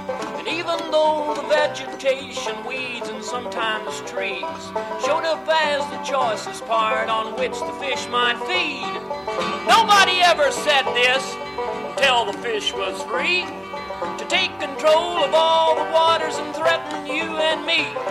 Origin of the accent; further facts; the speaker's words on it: Windsor, Florida, United States; I came from Windsor, Florida.